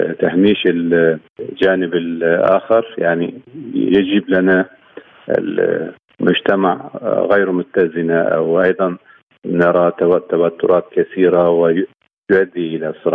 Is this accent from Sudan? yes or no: no; Turkey; Arabic is a second language; يعني أعتقد في بعض الدول مثل تونس وتركيا، وأنا من تركيا